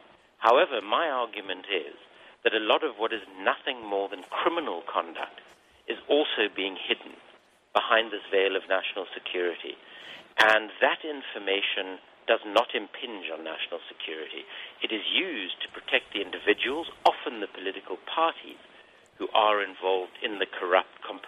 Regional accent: South Africa; I grew up in South Africa, and I joined the African National Congress, the party of Nelson Mandela, in my late teens when it was still a banned organization during the apartheid years in South Africa.

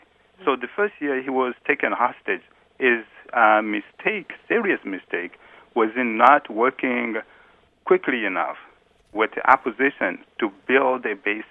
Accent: DR Congo; now in United States; I'm on the faculty here. And I come from the Congo.

